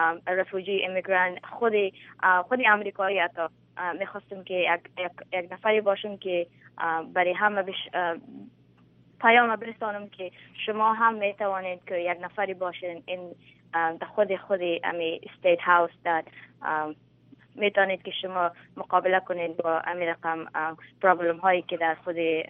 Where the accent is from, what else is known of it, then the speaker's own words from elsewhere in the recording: Afghanistan; من میگم بله من افغانستان هستم و من پراود هستم که من خودم افغان هستم.